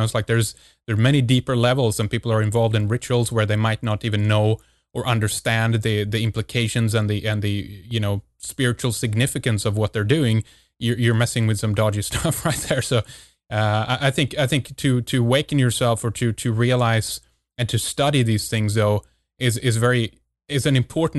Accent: Sweden; I'm from Sweden, so there's about, you know, 7-8 million Swedes.

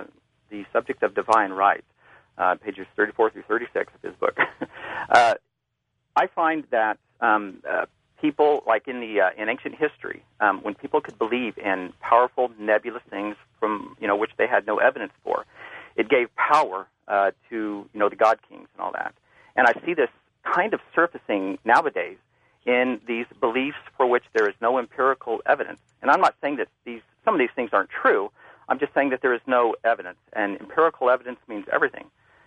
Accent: Kansas, United States; I'm from Kansas, and this is directed at Michael Shermer.

